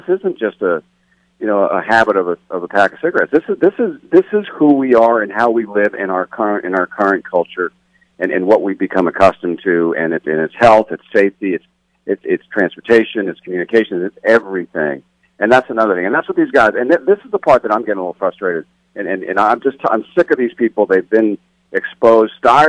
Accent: Massachusetts, United States; the woman from my home state, Massachusetts, were the only two.

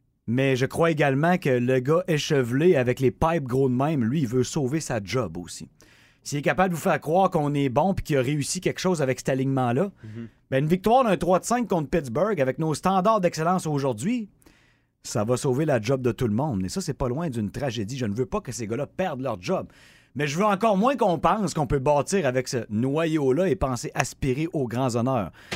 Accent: Quebec City, Quebec, Canada; J'ai grandi à Québec.

